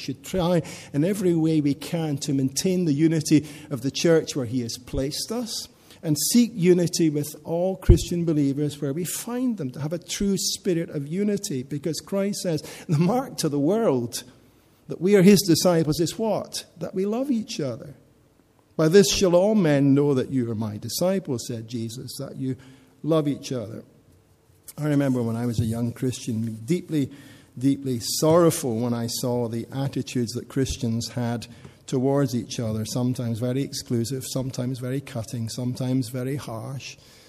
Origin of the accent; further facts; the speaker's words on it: Scotland, United Kingdom; I grew up in Scotland, so the state church there was the Church of Scotland.